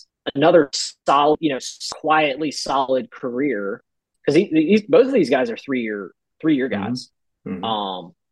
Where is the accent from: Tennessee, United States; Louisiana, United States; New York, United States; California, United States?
Louisiana, United States; Monroe; actually my hometown of Monroe, Louisiana